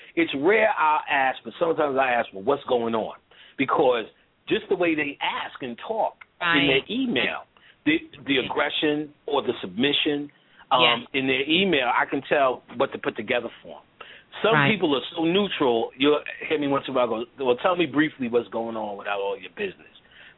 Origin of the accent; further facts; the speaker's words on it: Ghana; Because I'm from Ghana.